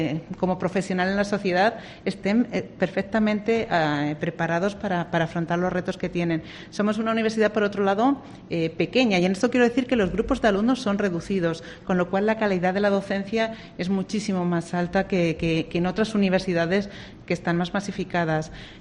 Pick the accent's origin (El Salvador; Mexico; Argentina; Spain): Spain; Ciudad Real, Castilla-La Mancha; todos los castellano-manchegos, yo lo soy de Ciudad Real